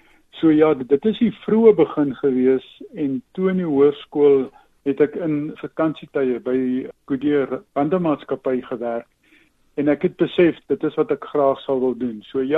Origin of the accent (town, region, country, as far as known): Uitenhage, Eastern Cape, South Africa; born or raised there